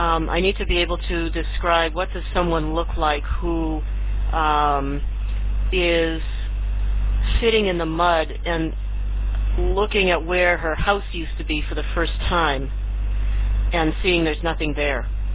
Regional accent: Portsmouth, New Hampshire, United States; I came from Portsmouth, New Hampshire, and I went to school at Perkins for the first 5 years of my education, and then I transferred to the public school.

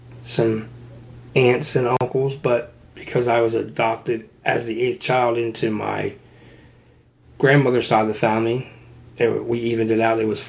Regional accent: Woodbury, New Jersey, United States; I was born in Woodbury, New Jersey, which is about 30 minutes from my house.

